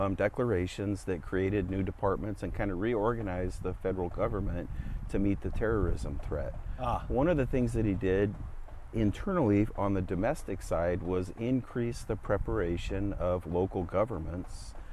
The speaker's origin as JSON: {"language": "English", "town": "Paso Robles", "region": "California", "country": "United States", "tie": "born or raised there", "said": "So I was born and raised in Paso Robles, California, back when they had a hospital at the War Memorial Hospital."}